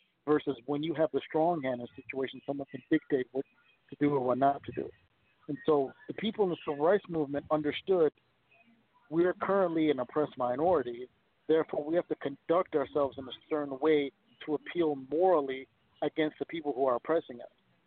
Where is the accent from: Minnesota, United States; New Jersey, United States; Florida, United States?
Minnesota, United States; because I'm from Minnesota